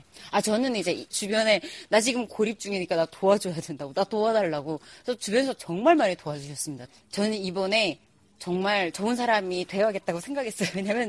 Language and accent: Korean; North Korea; now in South Korea; 저는 이제 북한이 될 주민인데요. 저는 탈북하는 것보다 어려웠던 게 육아였고 근데 탈북한 것보다 더 보람 있었던 것도 아이를 만나는 일이었어요.